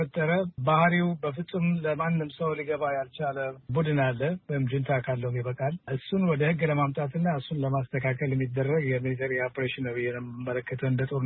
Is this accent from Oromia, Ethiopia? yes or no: no; Addis Ababa, Ethiopia; now in Washington, United States; ኤርትራዊ ነኝ። አዲስ አበባ ያደኩ ዲሲ ነው የምሰራው። የነዋሪ ነኝ።